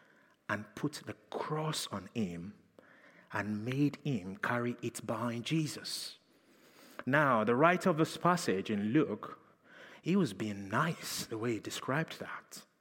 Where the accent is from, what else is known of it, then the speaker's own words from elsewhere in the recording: United Kingdom; We're too polite as British people sometimes.